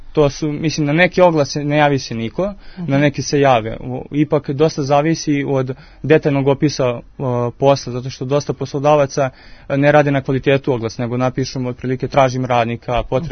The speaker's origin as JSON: {"language": "Serbian", "town": "Sremska Mitrovica", "region": "Vojvodina", "country": "Serbia", "tie": "born or raised there", "said": "U manjim gradovima, recimo poput Sremske Mitrovice, ja sam rodom iz Sremske Mitrovice, pa konkretno znam"}